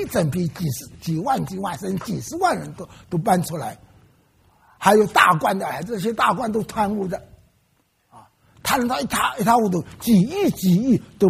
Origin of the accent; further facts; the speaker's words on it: Wenzhou, Zhejiang, China; 我是温州人，温州是浙江省的一，温州府有六县